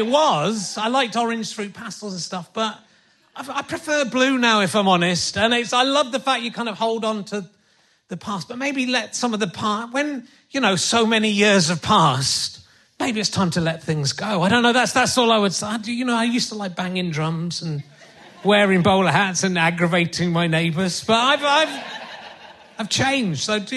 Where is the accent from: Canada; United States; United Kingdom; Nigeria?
United Kingdom; East of England; I came from Hertfordshire, which is not near to Belfast.